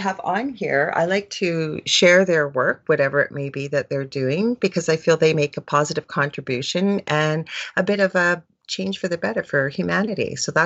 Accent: Canada; and I'm also Canadian.

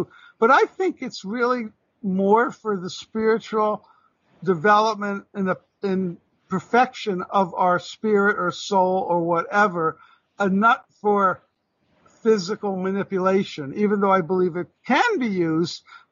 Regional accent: New York City, New York, United States; I'm from New York, New York City.

